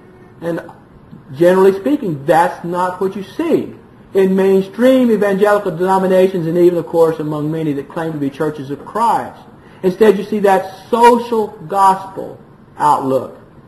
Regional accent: Alabama, United States; in the congregation where I was raised in Alabama, 98% of the conversation was about Alabama and Auburn.

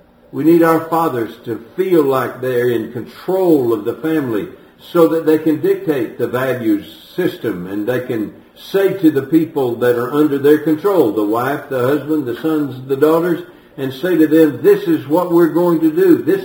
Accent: Lubbock, Texas, United States; I once took a trip from Houston back to Lubbock, where I grew up in Texas, with a couple of college girls.

